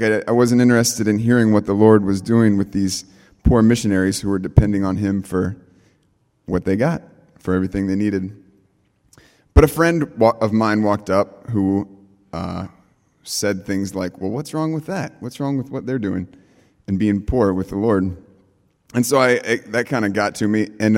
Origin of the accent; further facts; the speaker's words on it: Indianapolis, Indiana, United States; I went to IUPUI. I grew up in Indy.